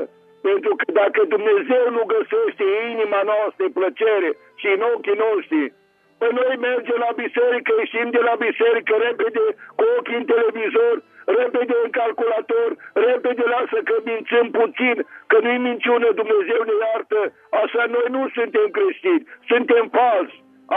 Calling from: Târgu Mureș, Mureș County, Romania; de la Târgu Mureș

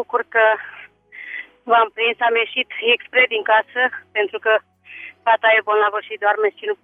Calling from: Vulcan, Hunedoara County, Romania; Vă sunt din Valea Ziului, din Vulcan.

